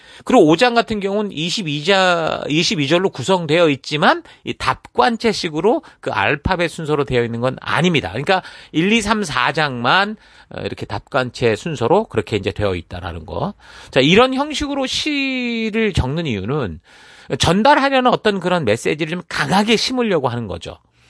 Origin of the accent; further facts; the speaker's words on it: South Korea; moved away; 외국에 나와 살다 보니까 우리는 어쨌든 한국 사람이고